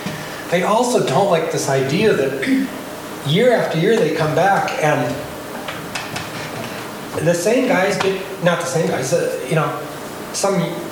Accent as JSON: {"language": "English", "region": "Washington", "country": "United States", "tie": "born or raised there", "said": "I grew up in Western Washington, picked berries."}